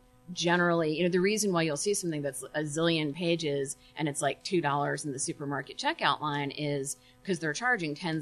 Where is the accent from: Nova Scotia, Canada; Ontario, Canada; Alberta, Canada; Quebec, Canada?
Quebec, Canada; Montreal; I'm from Montreal, Canada, as I've been saying here in the States.